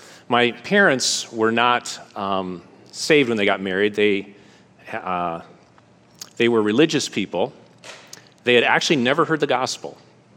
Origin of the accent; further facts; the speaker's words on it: Green Bay, Wisconsin, United States; At the time, I was growing up in Green Bay.